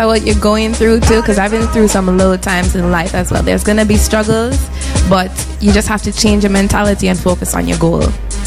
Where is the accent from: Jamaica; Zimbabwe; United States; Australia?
Jamaica; Kingston; because I grew up in Cherry Gardens in Kingston, Jamaica, it's kind of like a nicer side of tone.